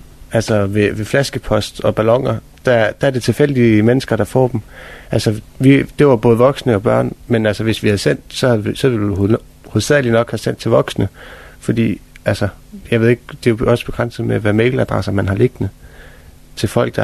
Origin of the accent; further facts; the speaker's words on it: Zealand, Denmark; Jeg er bare fra Sjælland af, jeg er ikke københavner.